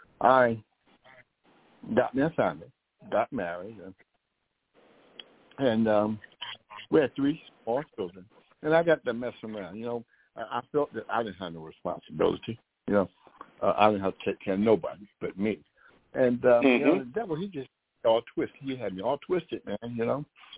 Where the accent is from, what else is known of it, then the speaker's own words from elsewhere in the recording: New Jersey, United States; Me, my mother and father, and sisters, we were raised in New Jersey.